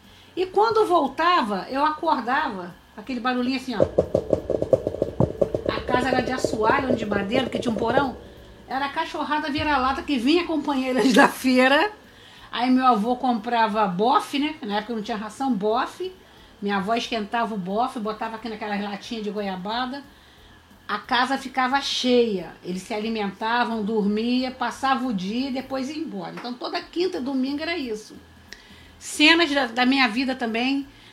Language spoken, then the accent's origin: Portuguese; Santanésia, Rio de Janeiro, Brazil; Então, a minha infância, eu fui criada em Santanésia, meu pai era operário da fábrica de papel Piraí.